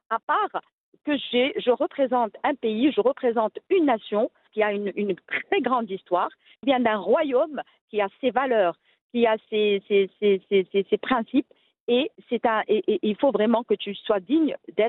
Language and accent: French; Rabat, Rabat-Salé-Kénitra, Morocco; Moi, je suis née, j'ai grandi à Rabat. Donc, juste pour expliquer les deux, donc, mon père est de Ouazen, ma mère est de Rabat.